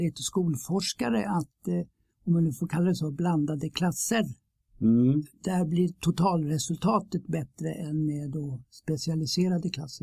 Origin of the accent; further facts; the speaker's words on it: Stockholm, Stockholm County, Sweden; jag är uppvuxen i Hökarängen, 70 kvadratmeter, en fyra, sju personer, alltså mamma, pappa och fem barn.